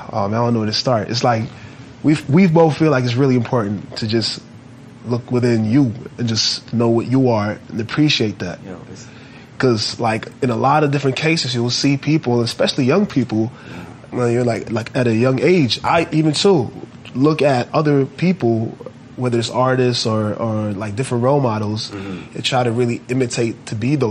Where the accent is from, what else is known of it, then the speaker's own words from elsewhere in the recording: Oslo, Norway; English is a second language; And also just us being Norwegians, you know? Born and raised in Oslo, Norway, having that Scandinavian view of the world.